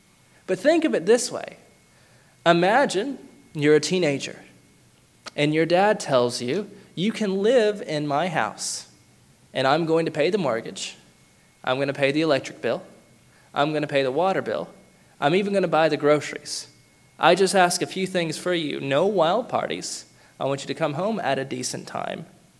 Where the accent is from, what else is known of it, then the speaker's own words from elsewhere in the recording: Athens, Alabama, United States; I am from Athens, Alabama. Most of the churches there are, or most of the congregations, I should say, are Church of Christ, or the Baptist Church, or the Presbyterian churches.